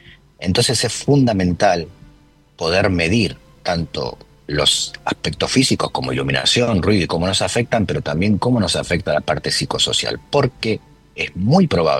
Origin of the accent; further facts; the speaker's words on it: Argentina; nosotros a veces, como desde Argentina, pensamos no tan en grande, sino más en pequeño, más progresivo